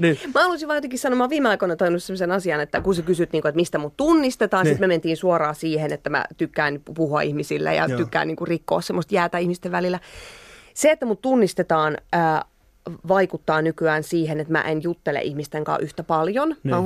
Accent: Satakunta, Finland; En ole Savosta. Mähän on siis nihkeä länsisuomalainen ja kaiken lisäksi satakuntalainen.

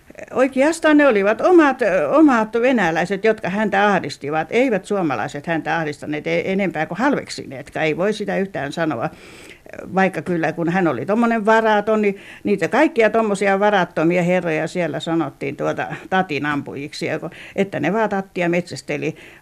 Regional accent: Uusikirkko, Karelia, Finland; Minä nimittäin olen Uudellakirkolla Neuvolankylässä syntynyt ja kasvanut juuri tuossa kuuluisuuksien kylässä.

